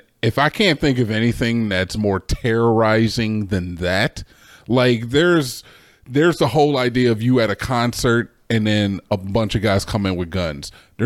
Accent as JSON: {"language": "English", "region": "Ohio", "country": "United States", "said": "Bro, you got the wrong guy. I don't know. I'm from Ohio."}